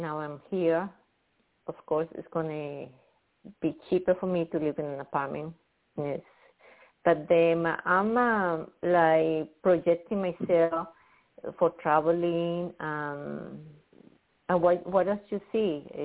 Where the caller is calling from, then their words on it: New York, United States; I'm calling from New York.